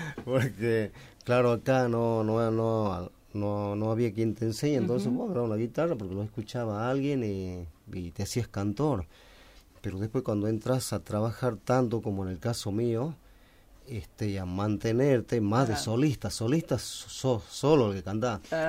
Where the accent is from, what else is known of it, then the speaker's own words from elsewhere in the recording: Aguaray, Salta, Argentina; also born or lived in Tarija; Aguaray, que es mi pueblo, y uno más al año, olvídate, el resto es todo allá.